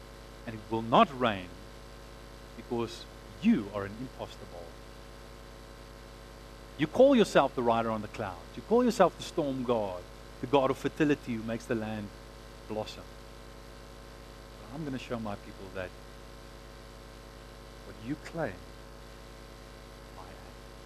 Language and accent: English; Johannesburg, Gauteng, South Africa; I mean, I come from Joburg.